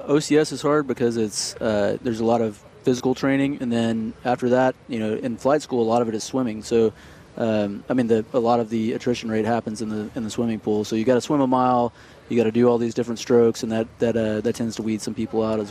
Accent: Texas, United States; I grew up in North Central Texas

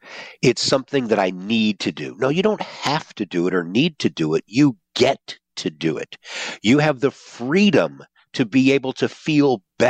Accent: St. Louis, Missouri, United States; Actually, the weather is about the same as what you all have back in my hometown of St. Louis.

